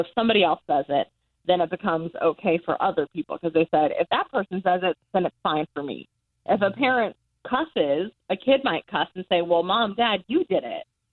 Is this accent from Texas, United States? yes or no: no; Buffalo, New York, United States; now in Florida, United States; I came from Buffalo, New York. So it's very different vibe, different people, but the sunshine is nice.